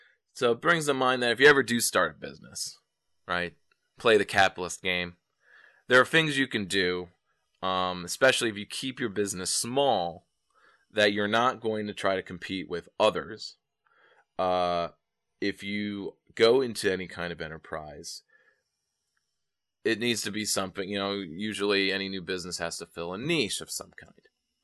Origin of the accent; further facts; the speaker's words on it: Albany, United States; What comes to mind is a small shop in here in my hometown of Albany